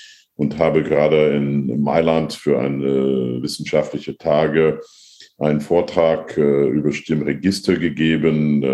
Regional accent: United States; German is a second language; also born or lived in France; weil ich bin Amerikaner und auch Franzose.

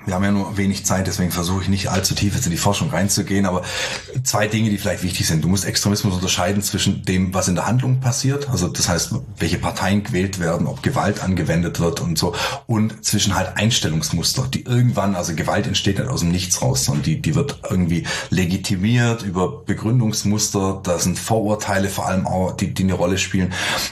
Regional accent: Sindelfingen, Baden-Württemberg, Germany; zum einen komme ich selber ja aus Sindelfingen

